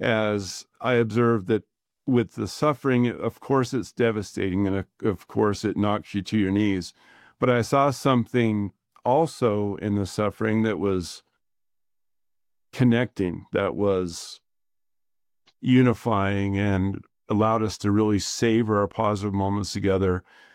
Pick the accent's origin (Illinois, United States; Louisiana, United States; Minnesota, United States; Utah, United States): Utah, United States; Roy; Born and raised in Roy, Utah, went to Weber State as undergrad, proud graduate of Weber State